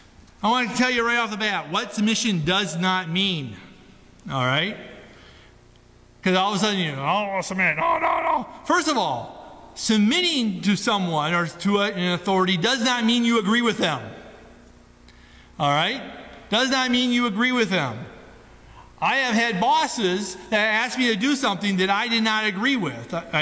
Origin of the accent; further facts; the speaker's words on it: Maine, United States; You know, as an American, no one's going to tell me what to do. And on top of that, a Mainer, we're really independent.